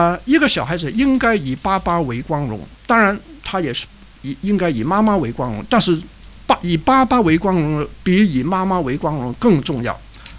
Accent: China; 那么这个东西呢我们中国人呢就是实在需要学怎么样去 发掘儿女的爱好

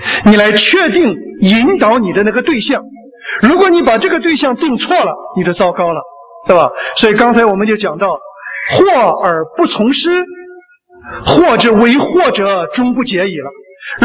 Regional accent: China; 结果我们中国人都把他拜成了圣先师啊

